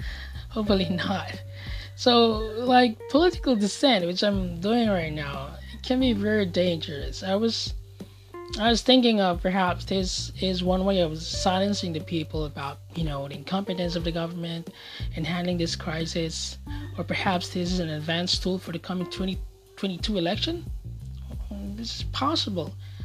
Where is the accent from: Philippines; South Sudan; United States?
Philippines; As a Filipino, our loyalty must be with our fellow Filipino, and not with a single person.